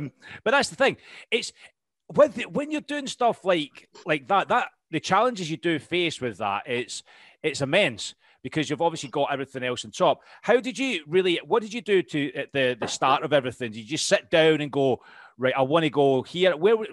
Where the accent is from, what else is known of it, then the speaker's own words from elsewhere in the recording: Scotland, United Kingdom; I used to live in Romford. I tell you what, this is really strange. I went to college in Romford back in the day. Originally, when I came down from Scotland, I moved down to a little village called Abridge, just outside Tegwell.